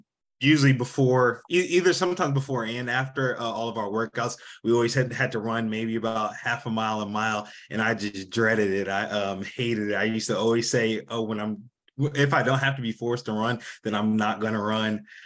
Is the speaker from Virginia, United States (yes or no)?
yes; Woodbridge, Virginia, United States; So I'm from the Northern Virginia area, Woodbridge, Virginia, right outside of DC.